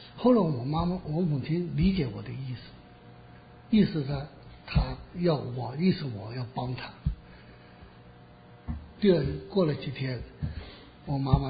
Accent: South China, China; 我是南方人，到东北还要生活各种习惯，都要适应话。不会讲，我南方人讲东，我现在是给我老伴学的，不会讲东北话

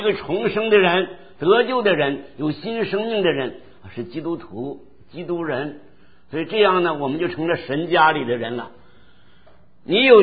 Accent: Shandong, China; 我是山东的信徒

